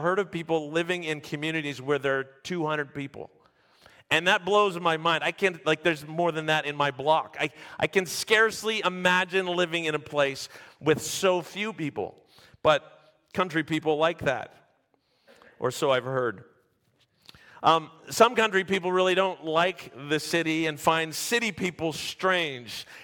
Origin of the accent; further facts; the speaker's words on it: St. Catharines, Ontario, Canada; also born or lived in Vancouver / Toronto / Abbotsford; I have always lived in a city. I was born in Vancouver. I grew up first in Toronto and then St. Catharines. Eventually, I moved to the city of Abbotsford, not that far from Vancouver.